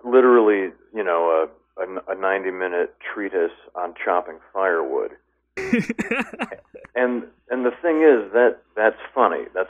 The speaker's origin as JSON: {"language": "English", "town": "Minooka", "region": "Illinois", "country": "United States", "tie": "born or raised there", "said": "No, I didn't. I had a penchant for entertaining, for sure, and we did plays at my high school"}